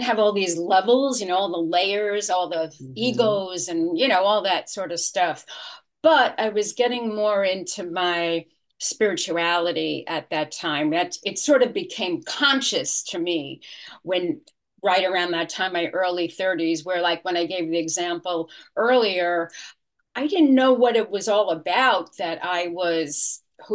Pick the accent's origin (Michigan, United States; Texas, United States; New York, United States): New York, United States; New York City; I grew up in New York City.